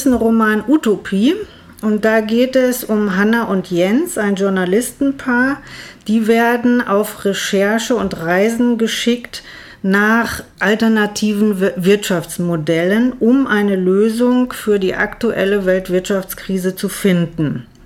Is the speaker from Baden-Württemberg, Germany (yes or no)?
no; North Rhine-Westphalia, Germany; ich komme ja aus dem Ruhrgebiet